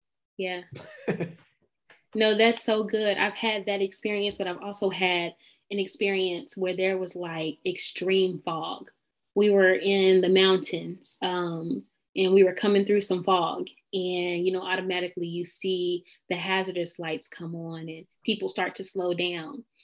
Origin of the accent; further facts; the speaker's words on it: Oklahoma, United States; I know I have a lot of listeners in Atlanta. I'm from Oklahoma.